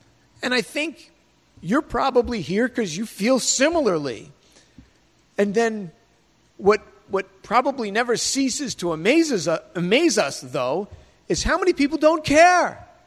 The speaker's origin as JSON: {"language": "English", "region": "New York", "country": "United States", "tie": "born or raised there", "said": "I found myself in a pub with two of my buddies in a town next to where I grew up and lived on Long Island."}